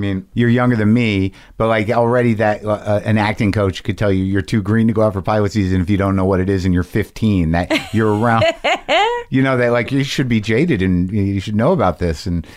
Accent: New Mexico, United States; I grew up in New Mexico.

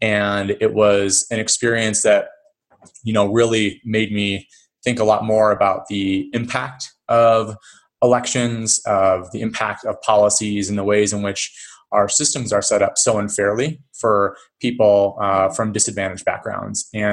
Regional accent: New York, United States; now in Houston, United States; I am originally from upstate New York. My wife is from Houston, Texas. And we moved there for a year and just picked it up.

